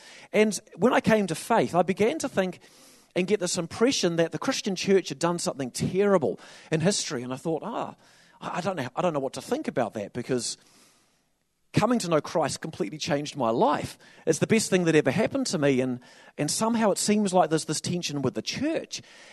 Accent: Taranaki, New Zealand; my story related to this is growing up in South Taranaki.

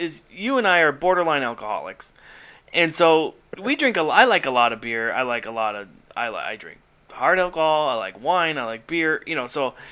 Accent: Duluth, Minnesota, United States; two of my favorite breweries of all time are here in my hometown of Duluth, Minnesota.

